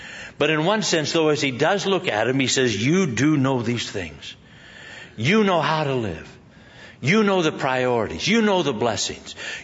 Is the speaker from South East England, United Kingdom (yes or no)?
no; Scotland, United Kingdom; because I'm Scottish